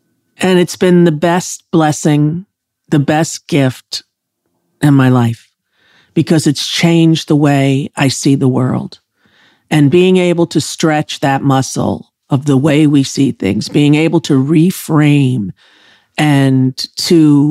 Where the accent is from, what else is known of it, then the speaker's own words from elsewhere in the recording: New York, United States; accent: New York; he was horrified by my New York accent that you love so much.